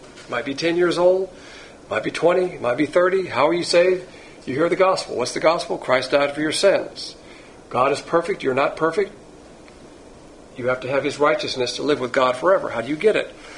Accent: Alabama, United States; also born or lived in Florida; I was born in Florida, but I consider myself an Alabamian because I was raised in Alabama

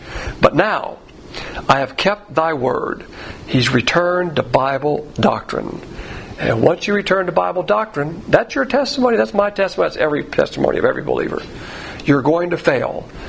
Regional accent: Southern United States, United States; I see you've got these emblems that refer to your Southern heritage. Yeah, you got me. I'm a Southerner.

